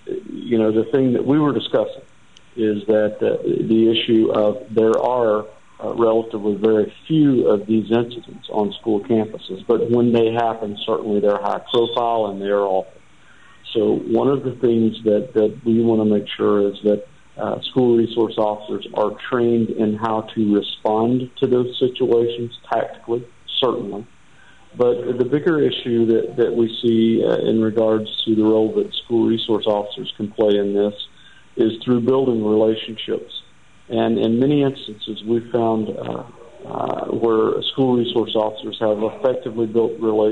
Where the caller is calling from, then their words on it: Morocco; Yes, I'm here, and I'm actually calling from Morocco.